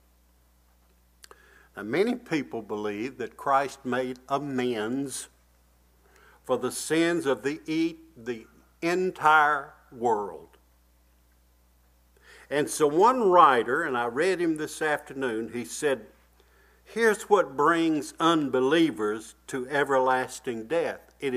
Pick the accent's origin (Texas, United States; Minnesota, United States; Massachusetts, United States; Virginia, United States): Virginia, United States; Bassett; my job at home, when we grew up in Bassett, Virginia, I had to take the garbage out to the trash can